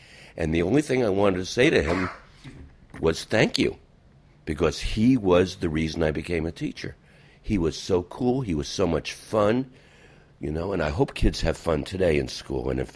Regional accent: Newark, New Jersey, United States; when I grew up in Newark, I really don't know what Newark is like today. It was a hometown.

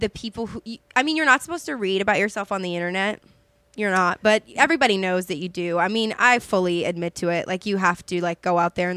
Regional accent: Louisiana, United States; no, I'm from Louisiana. Like, I live with my parents.

